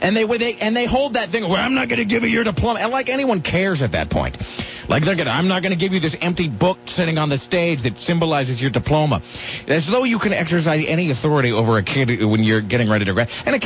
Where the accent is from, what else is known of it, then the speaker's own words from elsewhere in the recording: Eugene, Oregon, United States; Rick, I'm ashamed to admit I grew up in Eugene